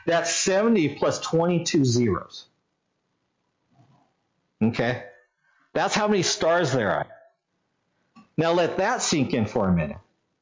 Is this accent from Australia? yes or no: yes; Australia; So in Australia, you see how I had an accent there because I'm Australian.